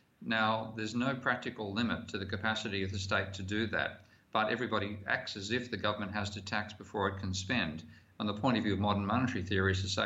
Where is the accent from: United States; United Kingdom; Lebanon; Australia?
Australia; pardon me being an Australian there and swearing